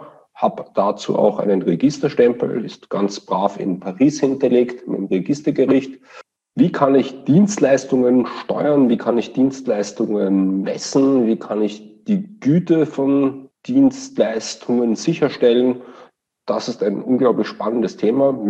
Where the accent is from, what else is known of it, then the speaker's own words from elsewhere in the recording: Vienna, Austria; accent: Viennese; now in Osnabrück, Germany; Ich komme aus Wien und kann das auch nicht verleugnen.